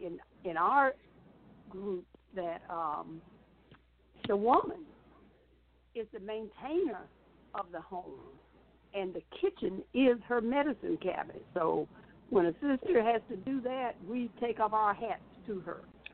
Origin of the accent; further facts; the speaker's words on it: Macon, Georgia, United States; who is the co-owner of a beautiful senior living home in my hometown of Macon, Georgia.